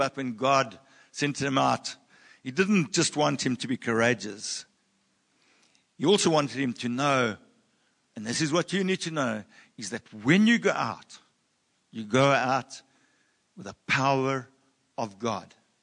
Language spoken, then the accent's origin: English; South Africa; We are South African.